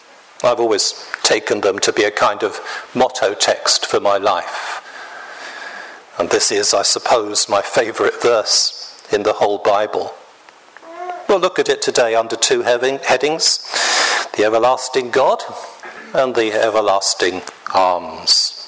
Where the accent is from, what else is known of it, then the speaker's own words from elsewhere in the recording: London, United Kingdom; born there; I was born in the Salvation Army Hospital in Hackney in London, 6 p.m. on a Sunday evening, just in time for the evening service.